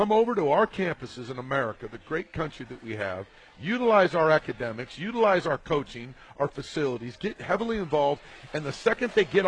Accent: Los Angeles, California, United States; Of course I am. I'm from Los Angeles.

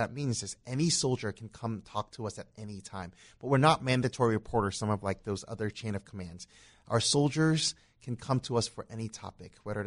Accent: Cambodia; My parents were missionaries in Cambodia. So I grew up in Cambodia by a missionary family.

